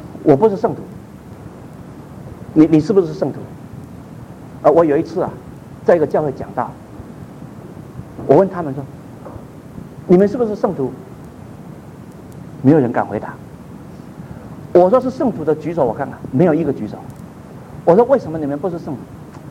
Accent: Taiwan; 我是从台湾来的

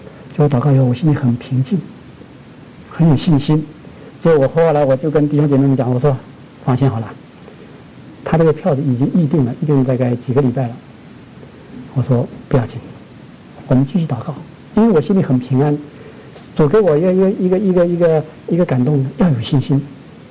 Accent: Shanghai, China; 我们上海话叫做不识相

